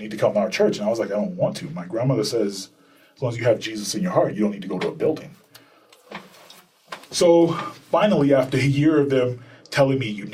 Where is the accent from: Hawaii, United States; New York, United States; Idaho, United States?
New York, United States; Queens; now in Boston, United States; Yeah, I'm originally from New York, Queens. I got into a lot of trouble growing up, and so my parents were like, hey, let's move to Boston for better schools.